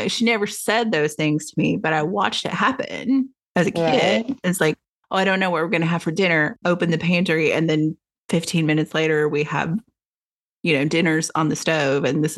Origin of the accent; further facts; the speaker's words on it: the South, United States; Well, and I think there is something, you know, growing up in the South, that, you know, you do kind of, like, the food is very simple.